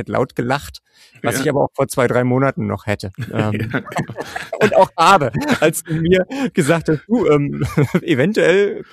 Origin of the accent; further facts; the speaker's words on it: Berlin-Brandenburg, Germany; Also wir kommen aus Berlin-Brandenburg